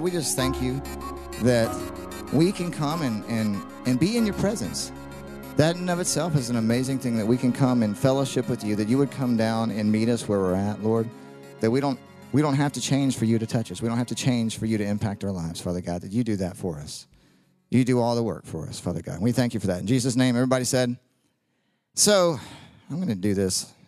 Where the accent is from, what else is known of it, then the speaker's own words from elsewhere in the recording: Mississippi, United States; I remember growing up, like, I grew up in South Mississippi, so I believed in all the things.